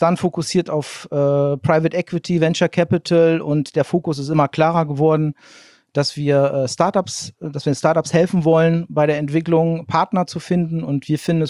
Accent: Leer, Lower Saxony, Germany; Ich bin selber auch Ostfriese, gebürtiger Leraner und bin jetzt mittlerweile, muss ich mal kurz überlegen, seit sieben Jahren mittlerweile auch schon wieder im Emsland gelandet

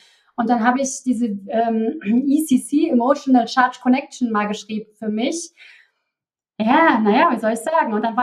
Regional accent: Cologne, North Rhine-Westphalia, Germany; accent: Cologne dialect; Da kommt auch mein Kölner Dialekt durch.

